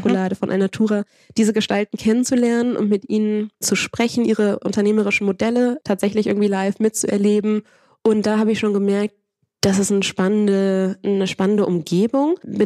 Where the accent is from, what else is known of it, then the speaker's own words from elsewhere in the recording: Barcelona, Catalonia, Spain; Ja, ich bin in Barcelona groß geworden.